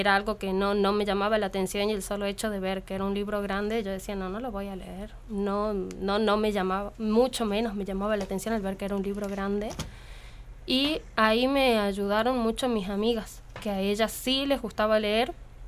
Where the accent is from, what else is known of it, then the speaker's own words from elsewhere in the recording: Valle Viejo, Catamarca, Argentina; 25 años, soy de Valle Viejo